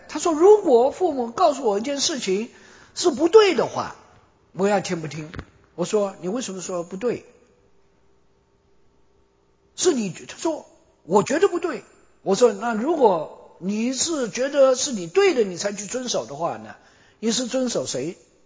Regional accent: China; 我们是中国人，我们的中国的文化把我们困住了，我们永远跳不出这个中国的文化

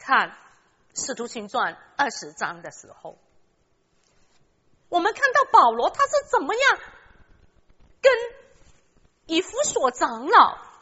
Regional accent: China; now in United States; 我们从中国来到美国

